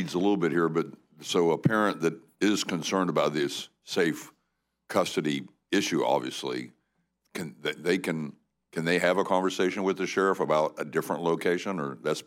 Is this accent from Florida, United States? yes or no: yes; Florida, United States; I'm from Palm Beach County.